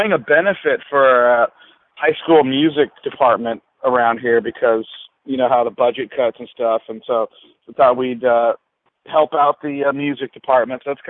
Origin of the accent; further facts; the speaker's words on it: Alaska, United States; now in San Diego, United States; I was born here in San Diego, and then we moved up to Alaska when I was like third grade, I think. So third grade through high school, I spent in Alaska.